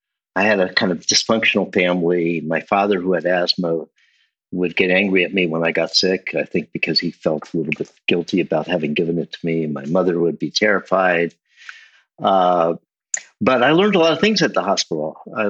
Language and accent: English; San Francisco, California, United States; But I grew up in San Francisco. My family had been in San Francisco since before the 1900s. Grew up in a Jewish family.